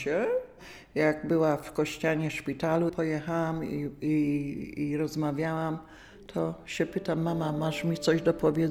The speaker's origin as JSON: {"language": "Polish", "town": "Poznań", "region": "Greater Poland Voivodeship", "country": "Poland", "tie": "born or raised there", "said": "Urodziłam się tu w Poznaniu. Całą wojnę byłam w Poznaniu. 38 rocznik jestem. Tu w Poznaniu obca pani mnie chowała"}